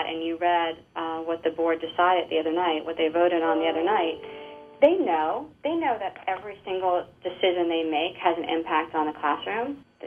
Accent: Maryland, United States; I grew up in Howard County, a product of Howard County schools, taught here all my life

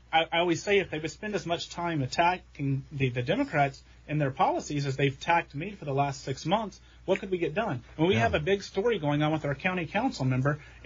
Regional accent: Missouri, United States; I grew up in Southwest Missouri hunting.

